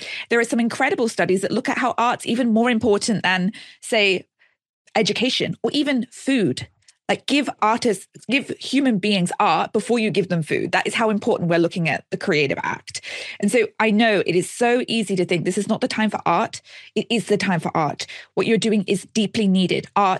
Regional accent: Australia; I'm Australian.

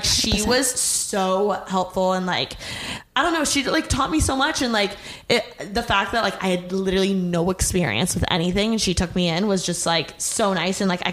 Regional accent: Indiana, United States; From Indiana. Oh my gosh, okay. Yeah, so small town, and I'm from the Midwest.

